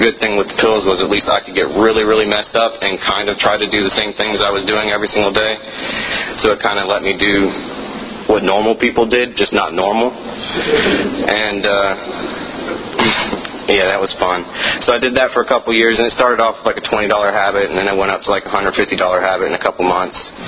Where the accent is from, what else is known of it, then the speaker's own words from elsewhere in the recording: Lynchburg, Tennessee, United States; I'm originally from Tennessee. I was actually live in Lynchburg, Tennessee, real close to Lindsay in Tullahoma. And my dad worked for Jack Daniels